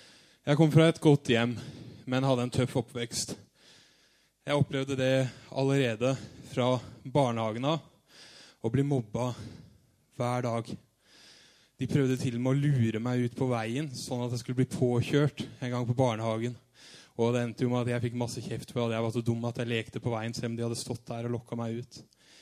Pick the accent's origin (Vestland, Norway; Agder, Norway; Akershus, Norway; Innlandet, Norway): Agder, Norway; Arendal; Jeg kommer fra Arendal. Så som dere sikkert alle hører, neida, jeg pleier å si det at min mor trønder, og min far engelsk